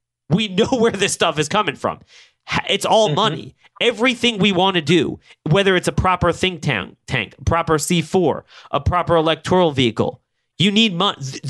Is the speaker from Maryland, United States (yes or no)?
yes; Baltimore, Maryland, United States; my hometown, Baltimore, Baltimore County, it's very blue.